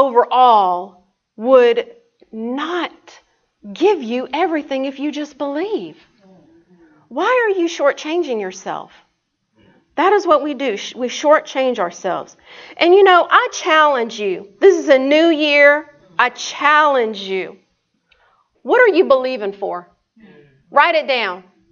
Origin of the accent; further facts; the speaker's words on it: the South, United States; accent: southern; My southern accent's coming out now.